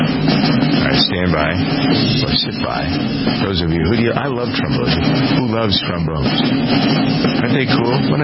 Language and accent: English; Framingham, Massachusetts, United States; You'll all be happy to know that my hometown of Framingham, Massachusetts, is going to be the scene for the new Ted 2 movie.